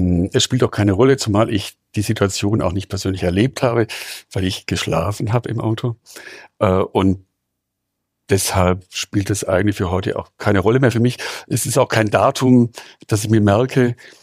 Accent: Weingarten, Baden-Württemberg, Germany; wir haben in dieser Zeit auch gemeinsam in meiner Heimatstadt Weingarten viel entwickelt

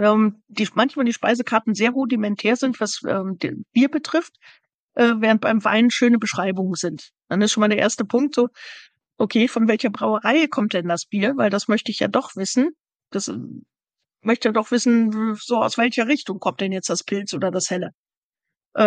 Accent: Düsseldorf, North Rhine-Westphalia, Germany; born there; Ich bin ja geboren in Düsseldorf und dementsprechend mit Altbier sozialisiert.

